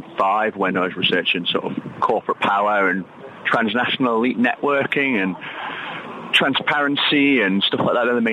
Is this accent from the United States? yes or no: no; Isle of Man; now in Chester, United Kingdom; I currently live in Chester in England. I'm originally from the Isle of Man.